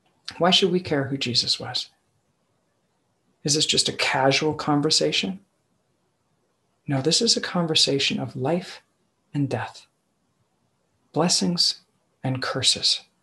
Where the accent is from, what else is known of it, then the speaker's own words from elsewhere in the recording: Long Island, New York, United States; I was raised in Long Island, and like the F-bomb is a adjective.